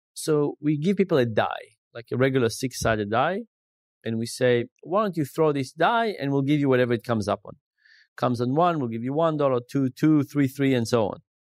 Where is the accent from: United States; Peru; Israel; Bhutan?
Israel; I grew up in Israel.